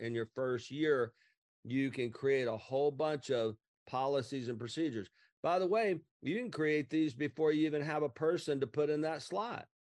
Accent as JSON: {"language": "English", "region": "Alabama", "country": "United States", "said": "Now, even though I'm from Lower Alabama"}